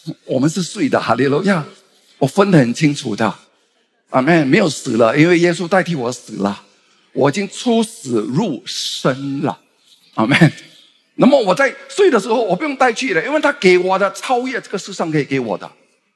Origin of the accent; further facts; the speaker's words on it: Singapore; 就好像我是新加坡人的道地的新加坡人，没有，我才本地生的